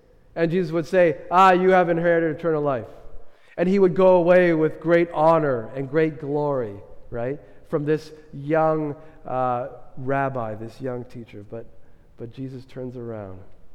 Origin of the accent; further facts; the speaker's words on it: Canada; on the surface, we all get along because we're Canadian.